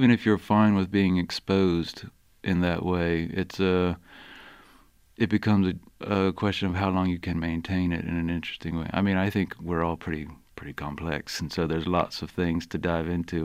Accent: Columbia, South Carolina, United States; I grew up in Columbia, South Carolina.

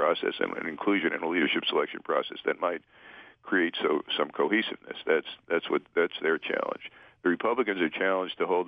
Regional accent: Brooklyn, New York, United States; I'm from Brooklyn. I don't know so much about that.

